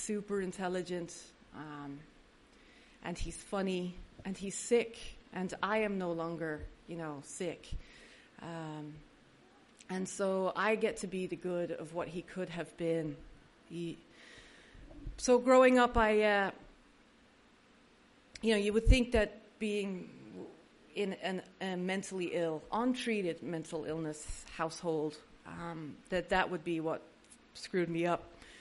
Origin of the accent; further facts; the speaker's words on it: Dublin, Leinster, Ireland; might notice a little tiny bit of an accent. It's faded a lot over the years. I was born in Dublin, Ireland, on Easter Sunday, 1971.